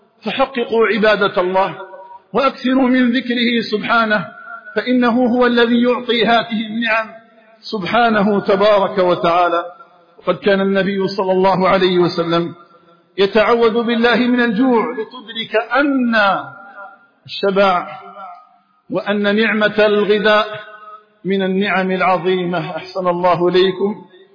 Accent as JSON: {"language": "Arabic", "country": "Algeria", "said": "أن يجعل بلدنا الجزائر آمنا مطمئنا"}